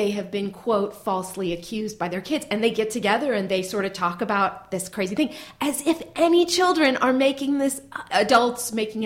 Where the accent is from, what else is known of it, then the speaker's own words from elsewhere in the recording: California, United States; I grew up in Marin County, so